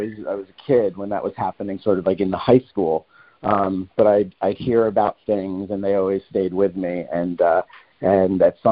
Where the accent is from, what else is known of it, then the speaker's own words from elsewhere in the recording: Poughkeepsie, New York, United States; born there; I was born actually in Poughkeepsie.